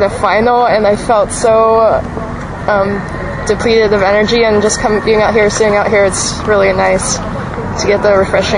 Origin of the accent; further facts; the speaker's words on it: Oceanside, California, United States; I'm from Oceanside, California.